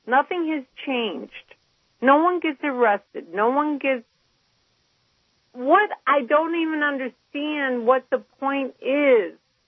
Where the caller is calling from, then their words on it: Chicago, Illinois, United States; It's okay, Chicago.